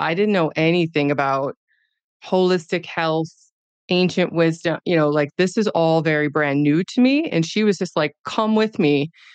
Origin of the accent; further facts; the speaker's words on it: Wisconsin, United States; Now, I'm from Wisconsin, so I'm very familiar with traditional sauna, traditional heat